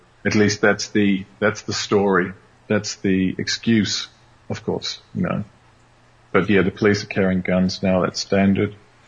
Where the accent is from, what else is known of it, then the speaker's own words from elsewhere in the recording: New Zealand; Very different to the police force that I grew up with when I was born in New Zealand.